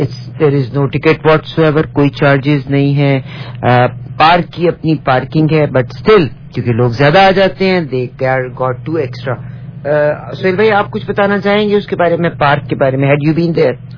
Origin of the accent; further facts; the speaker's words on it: Pakistan; میں بھی پاکستانی ہوں